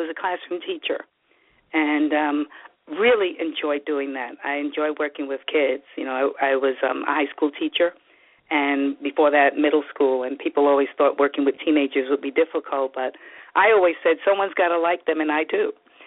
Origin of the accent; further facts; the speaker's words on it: New York, United States; now in Atlanta, United States; I'm calling in from Atlanta, where I've lived for, about 18 years, but I'm originally from New York.